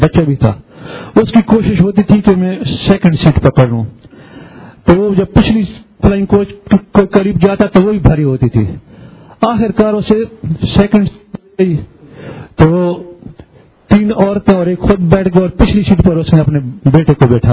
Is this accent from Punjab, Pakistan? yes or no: no; Kohat, Khyber Pakhtunkhwa, Pakistan; جی میں کوہاٹ سے آیا ہوں